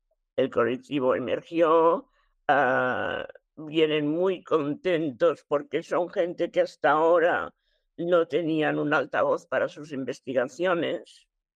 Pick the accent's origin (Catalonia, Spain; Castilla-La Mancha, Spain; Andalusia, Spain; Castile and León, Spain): Catalonia, Spain; Barcelona; soy de Barcelona, tengo 72 años, porque hay gente que esconde la edad, yo no la escondo.